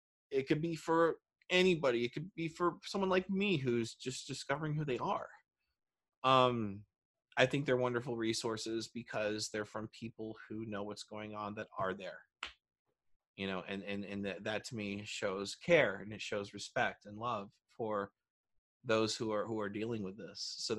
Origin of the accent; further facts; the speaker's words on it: United States; Yeah, I'm an American. What do you expect?